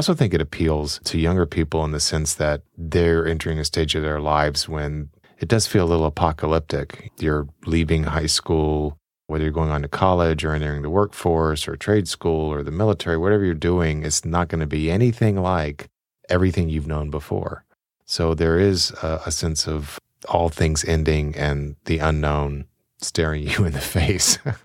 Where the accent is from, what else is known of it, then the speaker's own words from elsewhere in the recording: Florida, United States; Including my home state of Florida.